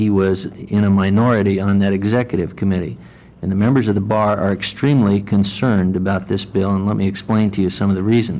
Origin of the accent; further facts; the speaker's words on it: The Dalles, Oregon, United States; For the record … from the Dalles.